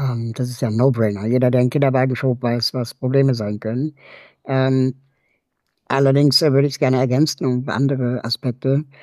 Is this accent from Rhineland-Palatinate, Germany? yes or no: no; Berlin, Germany; ich bin in Berlin aufgewachsen. Das heißt, ich bin Berliner